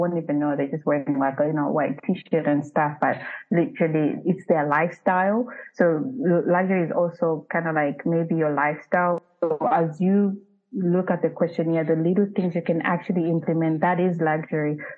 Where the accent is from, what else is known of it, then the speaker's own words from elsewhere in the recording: Zambia; moved away; Like me, I'm uprooted from Zambia.